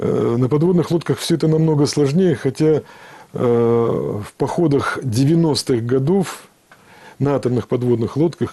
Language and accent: Russian; Polyarny, Murmansk Oblast, Russia; в моем родном городе Полярном